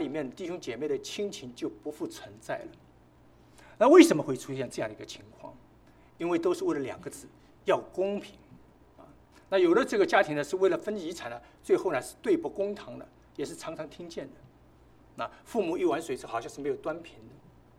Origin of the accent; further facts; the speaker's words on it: Shanghai, China; 那么大家都知道我是个上海人了，